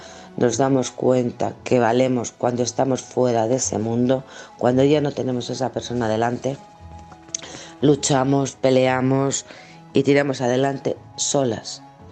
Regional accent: Alcorcón, Community of Madrid, Spain; del Alcorcón.

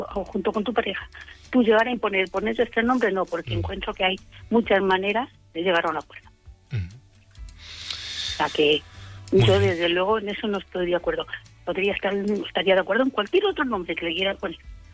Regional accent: Castile and León, Spain; Pues es que yo no he podido ir a mi tierra, que es Castilla y León.

